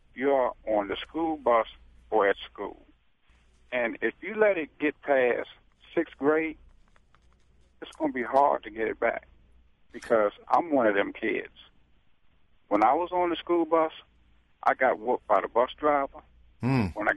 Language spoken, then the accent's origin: English; Brandywine, Maryland, United States; Yeah, I grew up in Brandywine, and I hear a lot of people talk, and it was a little bit different for me.